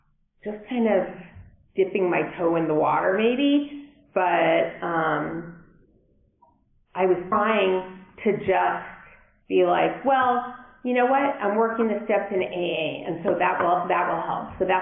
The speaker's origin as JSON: {"language": "English", "town": "Brookline", "region": "Massachusetts", "country": "United States", "said": "Oh, I didn't say where I was from. I'm from Brookline, Boston area."}